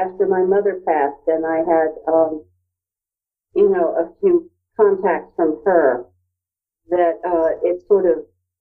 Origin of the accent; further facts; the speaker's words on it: Tampa, Florida, United States; moved away; and I'm from Tampa, Florida, but I live in New England.